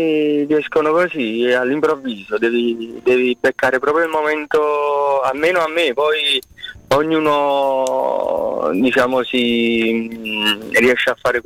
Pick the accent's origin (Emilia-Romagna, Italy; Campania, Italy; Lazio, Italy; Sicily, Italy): Campania, Italy; Naples; Certo, come no, sono napoletano verace